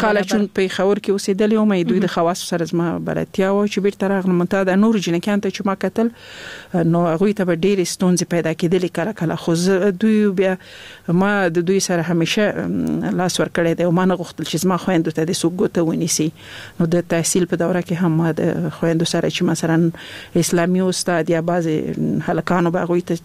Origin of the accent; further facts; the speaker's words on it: Laghman, Afghanistan; also born or lived in Nangarhar; زه خپل د لغمان ولایت یم